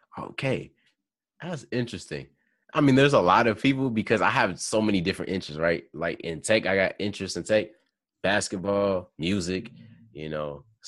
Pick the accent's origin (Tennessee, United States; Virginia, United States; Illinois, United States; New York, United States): Illinois, United States; Chicago; I'm from Chicago, so, I mean, that's easy. I was never a Washington Wizards fan because I'm a Bull. I'm from Chicago, so.